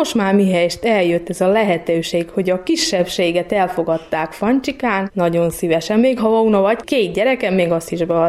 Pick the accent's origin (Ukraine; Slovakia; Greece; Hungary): Ukraine; Zakarpattia Oblast; Nem kell a kisebbséget lenézni, mert Kárpátalja, mint magyarok voltunk, magyarok leszünk